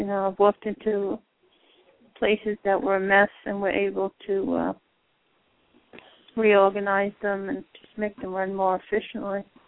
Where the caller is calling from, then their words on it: Florida, United States; from Florida.